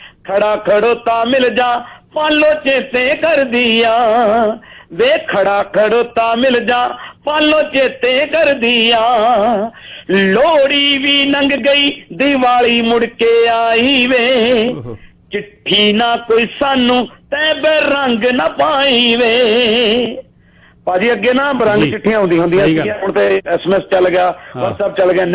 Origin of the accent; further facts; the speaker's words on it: Dyalpur, Punjab, India; ਮੇਰਾ ਪਿੰਡ ਦਿਆਲਪੁਰ ਹੈ ਜੀ, ਜਲੰਧਰ ਤੋਂ ਅੰਮ੍ਰਿਤਸਰ ਜਾਂਦਿਆਂ ਨੂੰ ਪੰਜਾਬ ਦੇ ਵਿੱਚ